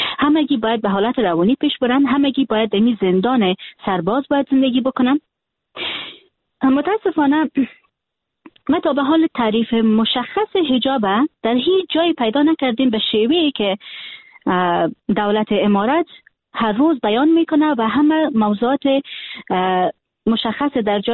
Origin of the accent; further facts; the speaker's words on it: Afghanistan; من حیث یک دختر افغان که در افغانستان تولد شدیم و در افغانستان خاطره دارم، در افغانستان بزرگ شدیم و امروز خواهر و برادر ما فامیل من در افغانستان هستن.